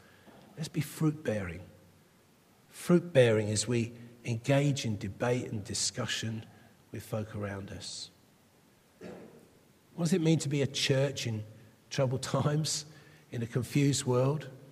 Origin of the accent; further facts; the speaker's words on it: England, United Kingdom; They looked at me strangely, but I'm English.